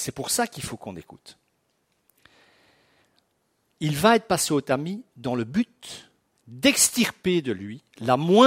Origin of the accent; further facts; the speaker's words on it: Brussels, Belgium; Parce que moi, je suis un citadin, mes amis. J'ai été élevé à Bruxelles